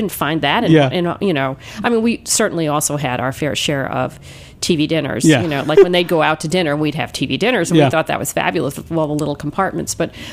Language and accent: English; New York City, New York, United States; growing up in New York City, we're talking about the 60s